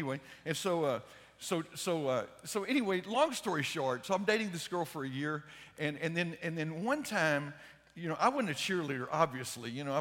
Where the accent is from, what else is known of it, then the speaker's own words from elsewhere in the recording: College Station, Texas, United States; So I grew up in College Station. It was a really small town in those days